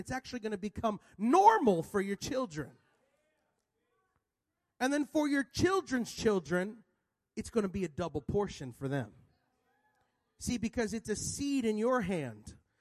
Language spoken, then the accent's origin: English; Texas, United States; I'm from Texas, so that's what the Americans sound like down there.